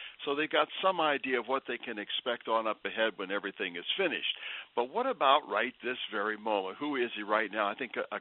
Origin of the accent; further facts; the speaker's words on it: Wisconsin, United States; And I said, well, I'm from Wisconsin. We never cancel for snow